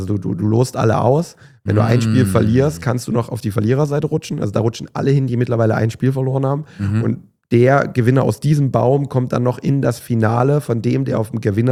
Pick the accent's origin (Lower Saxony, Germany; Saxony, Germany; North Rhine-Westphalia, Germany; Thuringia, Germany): North Rhine-Westphalia, Germany; Cologne; wo kommst du her? Ich so, aus Köln.